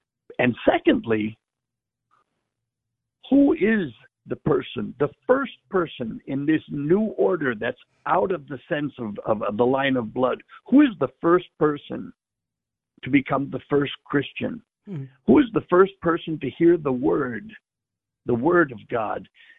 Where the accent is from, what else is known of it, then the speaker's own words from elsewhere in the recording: St. Paul, Minnesota, United States; born there; my world was so small when I was a kid. I was born in St. Paul, Minnesota